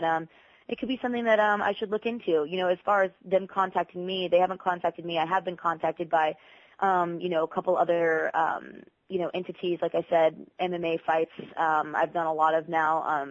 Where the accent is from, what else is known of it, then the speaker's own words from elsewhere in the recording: Tampa, Florida, United States; And that's my hometown. That's where I'm from.